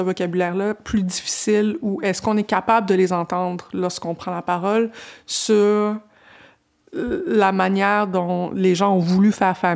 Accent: Quebec, Canada; ce qu'on a vécu au Québec. Moi, je viens pas de Montréal, je viens d'une petite municipalité

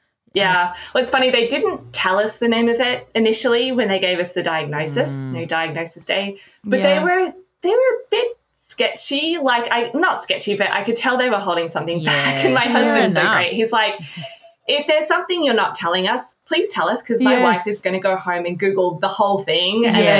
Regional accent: Orbost, Victoria, Australia; now in California, United States; Yeah, so I was definitely a country girl. I was born in Orbost.

